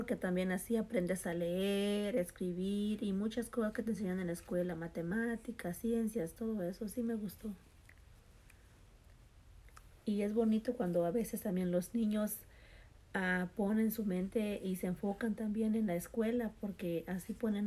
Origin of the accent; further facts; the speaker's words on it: Mexico; now in United States; Crecí en México y mi niñez fue también muy bonita.